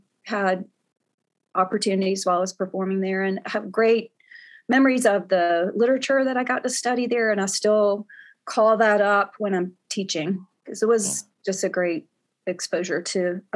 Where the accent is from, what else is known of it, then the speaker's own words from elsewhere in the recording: Macon, Georgia, United States; They actually met at Mercer, and I grew up in Macon, Georgia.